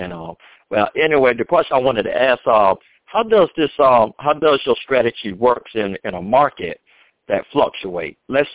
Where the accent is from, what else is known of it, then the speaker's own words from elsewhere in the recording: West Columbia, South Carolina, United States; I'm from West Columbia, South Carolina.